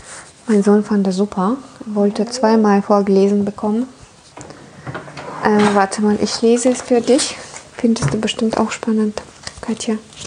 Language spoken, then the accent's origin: German; Belarus; first language Russian; German is a second language; Wie kommt das, dass ich als Belarusin kein Belarussisch, sondern Russisch spreche? Das ist eben meine Muttersprache, die Sprache, die meine Eltern sprechen und die 99% der Bevölkerung sprach in der Stadt, wo ich aufgewachsen bin, im Osten von Belarus.